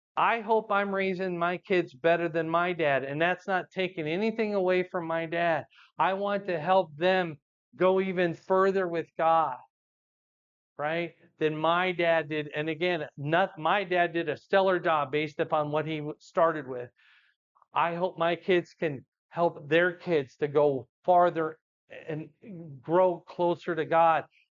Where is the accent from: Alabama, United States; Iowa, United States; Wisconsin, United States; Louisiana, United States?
Iowa, United States; Fort Dodge; We'd already moved to Cedar Rapids by then. I grew up in Fort Dodge.